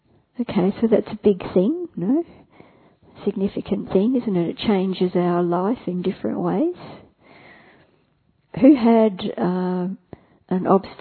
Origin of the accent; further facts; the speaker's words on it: Australia; from Australia, and I think most of us have just arrived in Mudaban